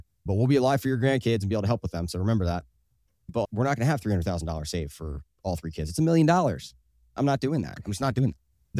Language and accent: English; Florida, United States; I know that when I grew up in Florida, that was the case.